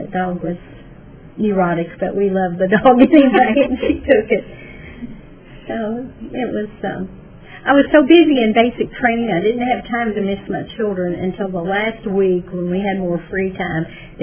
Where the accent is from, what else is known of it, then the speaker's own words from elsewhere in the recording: Frankfort, Kentucky, United States; I was born and raised right here in Frankfort, Kentucky.